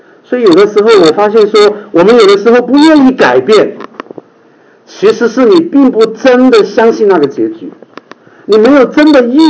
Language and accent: Chinese; Sichuan, China; 我觉得我们四川人是最容易理解这个比喻的，我们家家都有泡菜坛子啊。